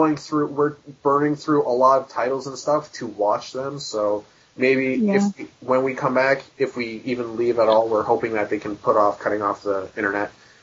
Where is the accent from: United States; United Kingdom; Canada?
Canada; Oddly enough, I'm a Canadian, and yet I have not been following the Olympics.